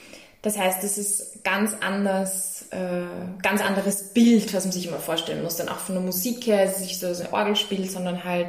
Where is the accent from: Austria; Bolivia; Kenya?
Austria; Upper Austria; ich komme aus Oberösterreich, finde ich irgendwie in Linz vielleicht schon auch mehr, aber dann im Mühlviertel, das ist nicht präsent.